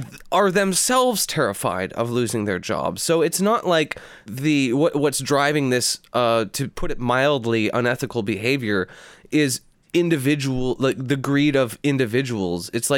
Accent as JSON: {"language": "English", "country": "Canada", "said": "as a Canadian, having free shitty health care myself."}